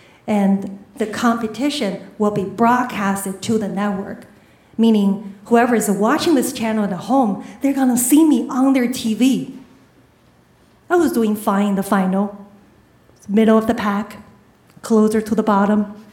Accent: China; also born or lived in Tianjin; I grew up in China, went to college at a coastal city called Tianjin.

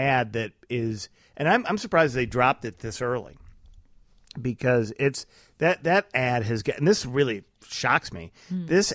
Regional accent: United States; As an American who doesn't see thinks that Donald Trump is off his rails

